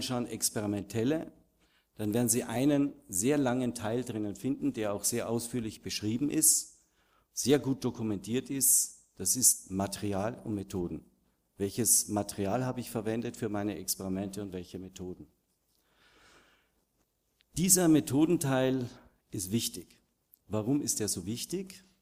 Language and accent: German; Austria; Typisch, ich bin auch Österreicher, werden Sie mittlerweile gehört haben, aus meiner Sprache heraus.